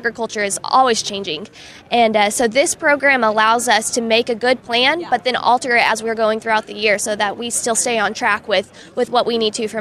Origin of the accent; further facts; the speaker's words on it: Cotton Center, Texas, United States; So, like you said, I'm from Cotton Center, Texas. Grew up on a cotton farm, so very involved in 4-H and FFA the whole time I was growing up.